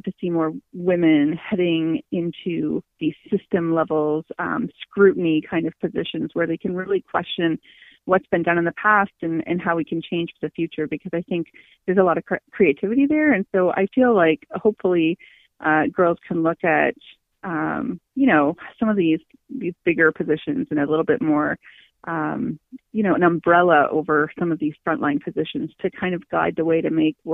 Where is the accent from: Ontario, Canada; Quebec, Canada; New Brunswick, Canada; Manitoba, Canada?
Ontario, Canada; Cobourg; moved away; I grew up in Cobourg, so all my family's here. When I moved to the Yukon